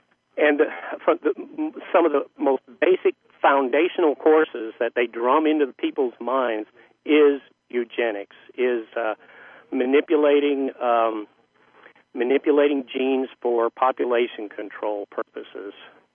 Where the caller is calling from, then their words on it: the South, United States; I know I'm calling from the South. The South is where cotton used to be grown, and it was the home of the textile industry.